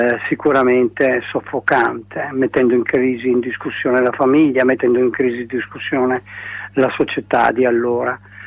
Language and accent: Italian; Verona, Veneto, Italy; born there; sono nata a Verona e quindi ho abbracciato poi negli anni, io sono figlia di una famiglia cattolica